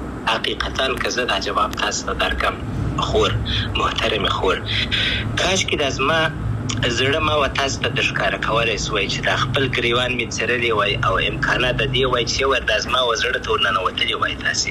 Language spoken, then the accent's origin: Pashto; Afghanistan; افغانستان خو زما دی، زه افغان یم.